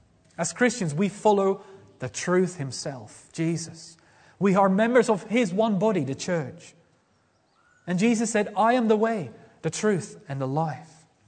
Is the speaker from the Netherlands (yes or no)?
yes; Netherlands; in the Netherlands, in my home country